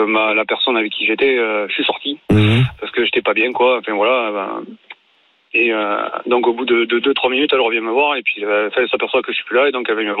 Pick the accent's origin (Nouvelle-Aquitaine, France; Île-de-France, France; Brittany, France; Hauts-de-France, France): Nouvelle-Aquitaine, France; Tonneins; je suis originaire de Tonnes, c'est dans le Lot-et-Garonne